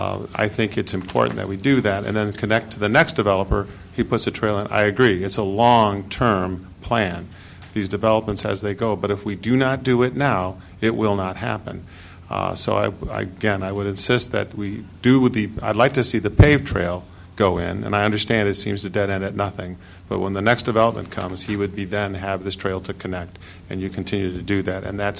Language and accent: English; Detroit, Michigan, United States; I grew up in the Detroit area